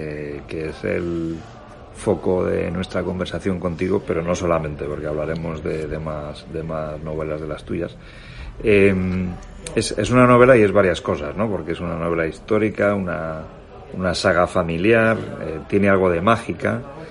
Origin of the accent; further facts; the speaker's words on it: Madrid, Community of Madrid, Spain; yo soy el madrileño de padres cántabros